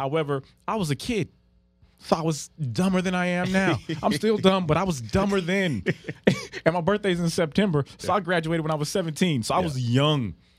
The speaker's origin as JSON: {"language": "English", "town": "North Las Vegas", "region": "Nevada", "country": "United States", "tie": "born or raised there", "said": "born and raised in Vegas, and went to school in Mojave."}